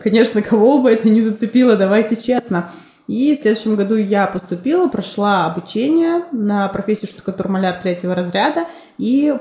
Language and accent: Russian; Syzran, Samara Oblast, Russia; в своем родном городе я из Сызрани, который стоит на реке Волга, прекрасная река.